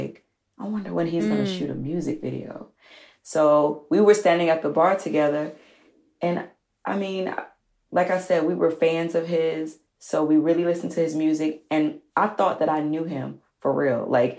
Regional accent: the South, United States; And mind you, I'm from the South.

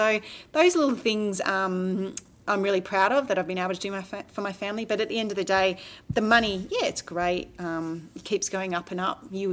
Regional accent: Australia; the amount you have to travel, especially as an Australian. We don't nip home.

